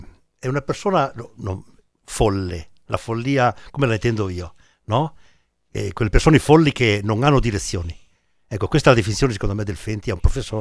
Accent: Taibon Agordino, Veneto, Italy; sono solo di Taibon. Provincia di Caviola, sì.

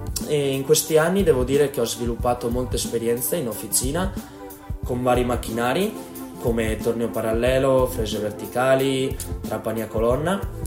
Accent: Taibon Agordino, Veneto, Italy; sono di Taibon Agordino, ho 19 anni

